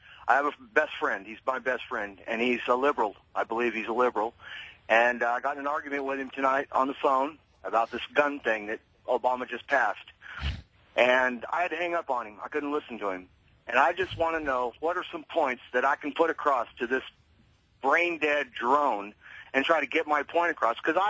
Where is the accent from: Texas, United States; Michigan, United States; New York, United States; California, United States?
California, United States; also born or lived in Fresno; now in Indianapolis, United States; No, actually, I live in the city of Indianapolis. I'm actually from California. I'm from Fresno. I grew up in the Bay Area.